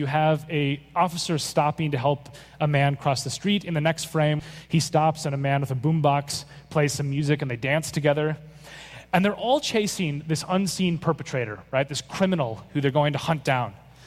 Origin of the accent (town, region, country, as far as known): Minneapolis, Minnesota, United States; born or raised there